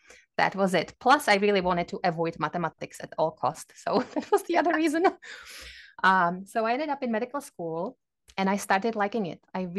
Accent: Liberec, Liberec Region, Czechia; also born or lived in Prague; No, I grew up in Liberec, which is about an hour north of Prague.

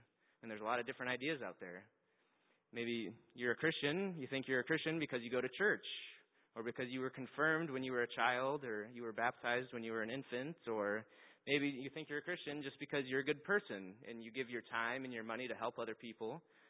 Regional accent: Kansas, United States; So I'm from Kansas, and I didn't grow up thinking about vineyards.

